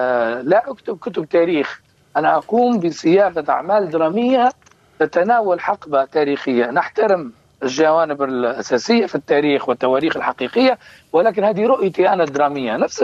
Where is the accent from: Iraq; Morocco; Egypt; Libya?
Libya; وهو من أهم المؤرخين عندنا في ليبيا